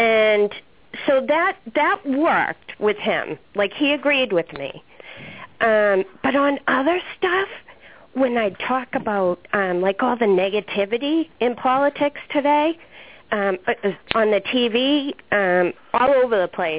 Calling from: Scituate, Massachusetts, United States; Hi, Greg. … from Scituate.

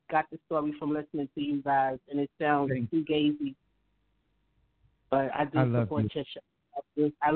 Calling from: New York City, New York, United States; I'm calling from Harlem.

